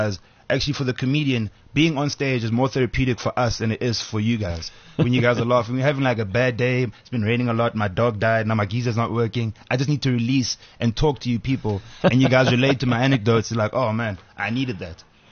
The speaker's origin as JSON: {"language": "English", "country": "South Africa", "said": "The way we attack race as South African comedians, it's like, it's abstract."}